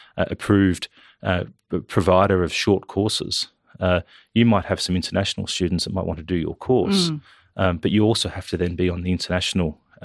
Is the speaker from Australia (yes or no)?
yes; Wyalong, New South Wales, Australia; also born or lived in Central Coast; I grew up in Wyalong and New South Wales Central Coast, but I went to university here in Canberra.